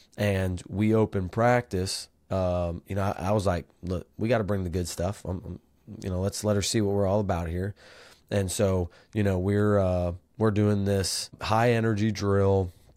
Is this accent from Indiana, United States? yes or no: yes; Indiana, United States; Growing up in Indiana